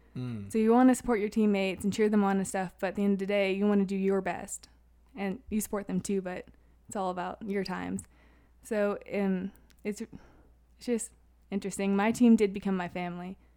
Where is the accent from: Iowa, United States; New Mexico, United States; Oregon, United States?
New Mexico, United States; also born or lived in Georgia / Illinois / South Carolina; I was born in Georgia, and then I moved to Illinois for a few months, and then we moved back to Georgia, and then we moved out here to New Mexico.